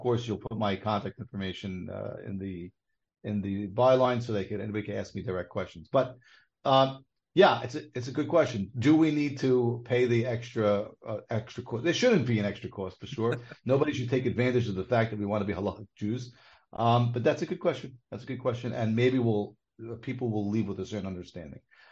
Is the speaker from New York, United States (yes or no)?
yes; New York, United States; So growing up in Brooklyn, New York, and following all the kashrus agencies